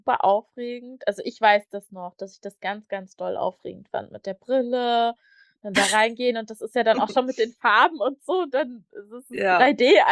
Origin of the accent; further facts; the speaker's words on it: East Germany, Germany; denn wir sind ja in der DDR aufgewachsen.